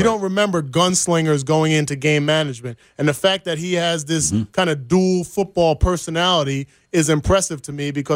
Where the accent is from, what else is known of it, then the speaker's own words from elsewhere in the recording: New Jersey, United States; would have never, ever thought that I would not be living in Jersey. Mm-hmm. I would never. My wife's from Jersey. I'm from Jersey. All my family's back there.